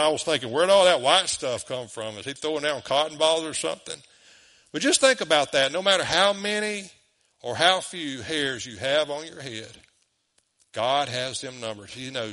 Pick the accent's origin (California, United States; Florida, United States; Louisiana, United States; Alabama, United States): Louisiana, United States; DeQuincy; in our little town of Morgan City, 10,695 people. Still about 7,000 more people than what lives in my hometown of De Quincey.